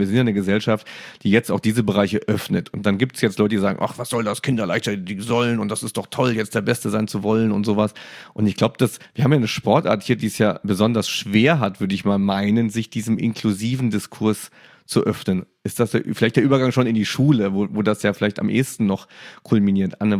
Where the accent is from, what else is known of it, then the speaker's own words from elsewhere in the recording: Saarland, Germany; Ich bin im Saarland aufgewachsen